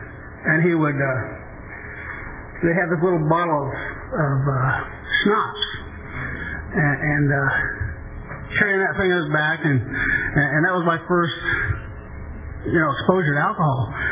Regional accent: Indiana, United States; So, I'm from the Midwest. I would just usually just say the Midwest, but we have some Wisconsin Midwesterners, so I'll just say Indiana, and more specifically, Hoosiers

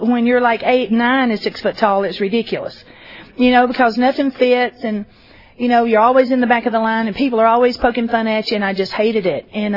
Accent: Georgia, United States; accent: Georgia; now in Idaho, United States; You know, my accent is not from Idaho; it is from Georgia. Me and my husband moved there about 6 years ago, so if I talk funny, that's why.

